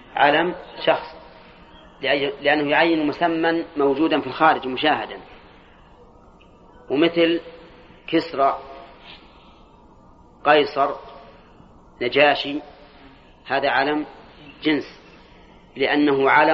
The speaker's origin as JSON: {"language": "Arabic", "region": "Al-Qassim", "country": "Saudi Arabia", "said": "أظن كنية عندنا في القصيم"}